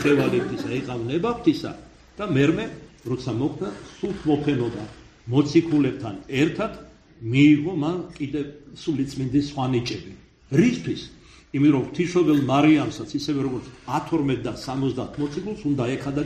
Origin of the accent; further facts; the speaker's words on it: Kartli, Georgia; მაპატეთ ბოზურად ქართლელი ვარ და ჩემს ქართლელობას მიაწერეთ.